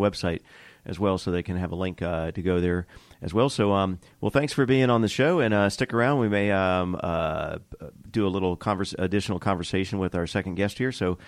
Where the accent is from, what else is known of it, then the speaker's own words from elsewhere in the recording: Florida, United States; I'm originally from Florida, the Sunshine, a.k.a.